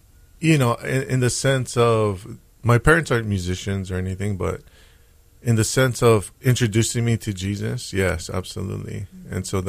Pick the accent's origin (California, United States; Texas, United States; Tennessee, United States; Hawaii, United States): Hawaii, United States; Oahu; I'm from Oahu. I was born and raised here on the southeast side of the island.